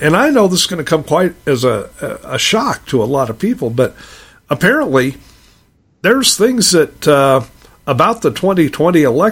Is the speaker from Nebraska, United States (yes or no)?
yes; Nebraska, United States; moved away as an adult; now in Arizona, United States; I grew up in Nebraska. I spent over 40 years in Nebraska before I moved to Arizona, so.